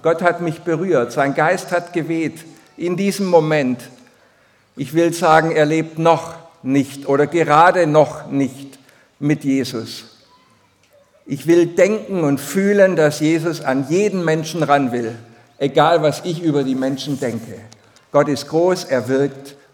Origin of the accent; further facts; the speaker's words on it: Strümpfelbach, Baden-Württemberg, Germany; Dann sagt er, er kommt aus Strümpfelbach. Der Name ist nicht so wichtig, aber da bin ich nun mal geboren.